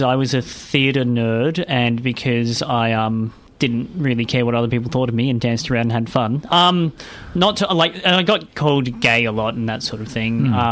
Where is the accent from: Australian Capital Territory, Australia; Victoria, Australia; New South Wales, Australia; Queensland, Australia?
Victoria, Australia; Bairnsdale; now in Melbourne, Australia; Turned out when I came back after moving up to Melbourne, went back to my hometown in Bairnsdale, chatted to my old bosses there